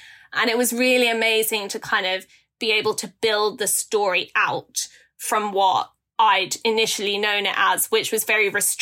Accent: England, United Kingdom; Yeah, so I grew up being shown pictures by my grandma of America.

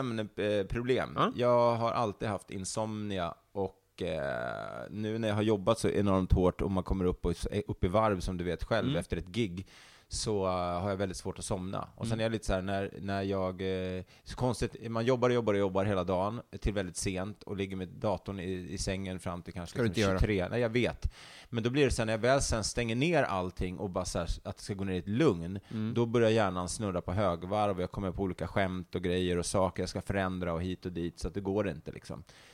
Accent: Stockholm, Stockholm County, Sweden; Jag är uppvuxen inte så långt härifrån där vi sitter och spelar in det här. Mm. I Högdalen. Jag växte upp i Liseberg, Älvsjö, trakten.

